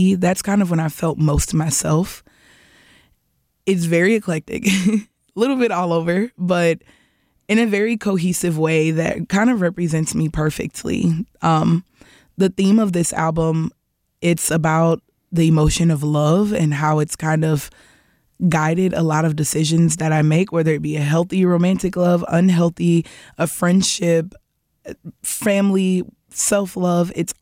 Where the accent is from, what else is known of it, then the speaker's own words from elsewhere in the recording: St. Louis, Missouri, United States; I was born on the north side. My entire family is from the north side. The house that I grew up in is the house my mom grew up in until my mom and I moved out in North County.